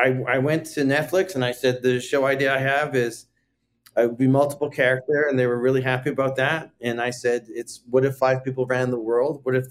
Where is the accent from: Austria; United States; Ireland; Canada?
Canada; growing up in Canada next to America